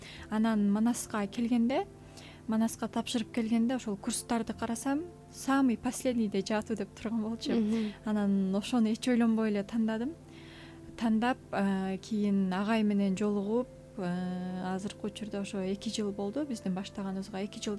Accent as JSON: {"language": "Kyrgyz", "town": "Leilek", "region": "Batken Region", "country": "Kyrgyzstan", "tie": "born there", "said": "Мен негизи Баткен областына караштуу Лейлек районунда төрөлгөнмүн."}